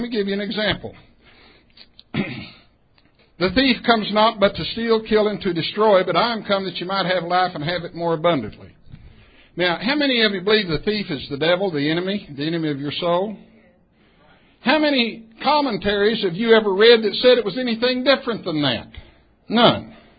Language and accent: English; Texas, United States; Now, you had Dr. Null up here with his beautiful southern accent, but I'm from West Texas, folks. And what you see is what you get. And we have colloquialisms that are peculiar to West Texas.